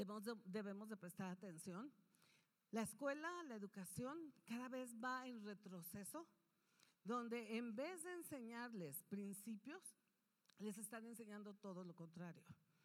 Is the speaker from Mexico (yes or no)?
yes; Mexico; donde le hemos dado la espalda a Dios como pueblo mexicano